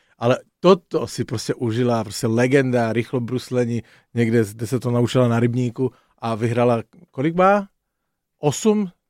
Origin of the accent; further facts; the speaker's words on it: Czechia; Ďakujem, že si mi ho pripomňal a že som z Česka.